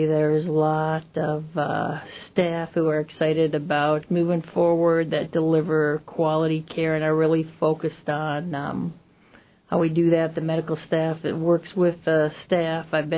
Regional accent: Minnesota, United States; I come from Minnesota. I come from a town in northwestern Minnesota, up kind of, if you've seen the movie Fargo, the flat, windy Minnesota.

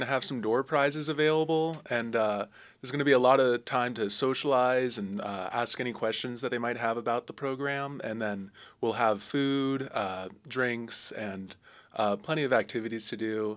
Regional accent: McLean, Virginia, United States; now in Juneau, United States; I'm originally from outside of D.C., McLean, Virginia.

